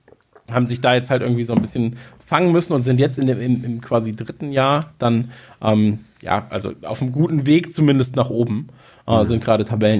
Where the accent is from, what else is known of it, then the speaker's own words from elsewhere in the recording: North Rhine-Westphalia, Germany; Ich meine, wir kommen ja aus Nordrhein-Westfalen